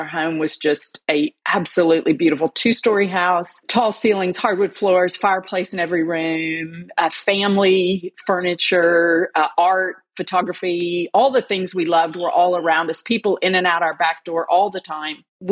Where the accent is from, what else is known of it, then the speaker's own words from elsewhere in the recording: United States; As an American, what I mean by that is a deeply stable, situated, well-connected life with purpose and meaning